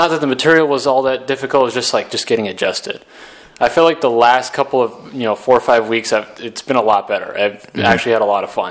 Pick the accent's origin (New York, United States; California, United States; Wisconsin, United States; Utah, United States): California, United States; San Jose; I'm from San Jose, California.